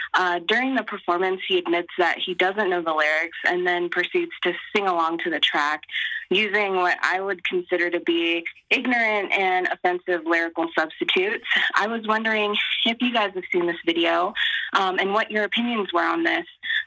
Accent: Colorado, United States; I'm from Colorado.

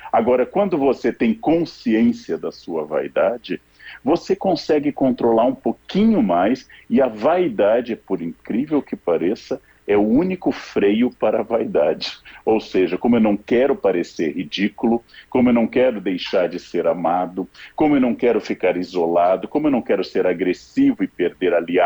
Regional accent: Rio Grande do Sul, Brazil; prazer falar para o meu estado natal

